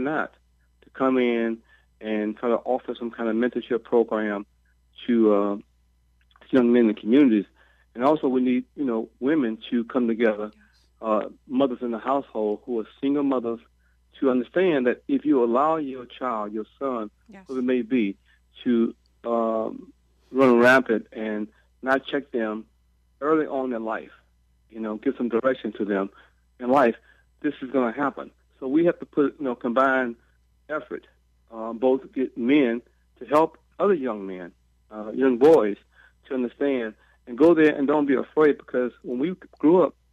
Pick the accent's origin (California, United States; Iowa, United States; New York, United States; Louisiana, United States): Louisiana, United States; Baton Rouge; when I grew up in South Baton Rouge, you know, we had not only my father and uncle in my household